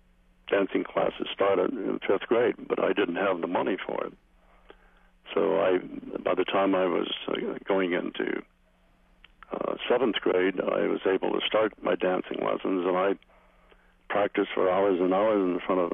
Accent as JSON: {"language": "English", "region": "East Coast", "country": "United States", "tie": "born or raised there", "also_born_or_lived": "Rochester / Garden City / Lancaster", "said": "But born and raised on the East Coast, primarily in the beginning, I must have been a very bad boy because about 3 months after I was born, we moved from Rochester and moved into Garden City, Long Island"}